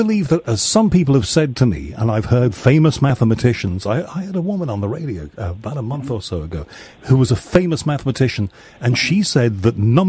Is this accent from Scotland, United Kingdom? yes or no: no; Liverpool, North West England, United Kingdom; accent: Liverpool; because my Liverpool accent was slightly milder like that, it was more kind